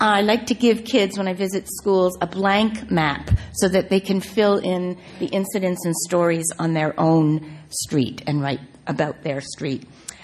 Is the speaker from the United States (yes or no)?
no; Canada; As a kid growing up in Canada with the young queen and her gorgeous crown on the wall of every classroom, the word Commonwealth meant something different.